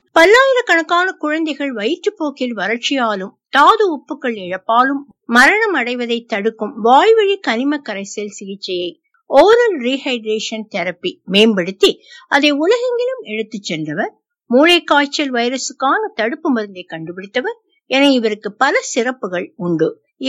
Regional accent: Vellore, Tamil Nadu, India; born there; நான் வேலூரில் பிறந்தேன்.

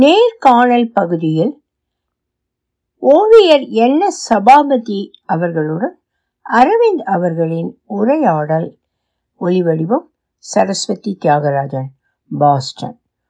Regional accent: Madurai, Tamil Nadu, India; born there; மதுரையில் பிறந்தேன். மதுரை தூய மரியன்னை உயர்நிலைப் பள்ளியில் படித்தேன்.

